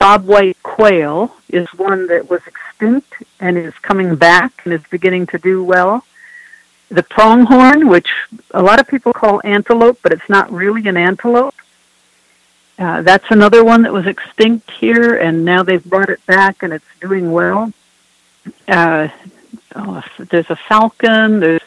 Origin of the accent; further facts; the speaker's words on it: Mexico, New York, United States; Mexico, New York.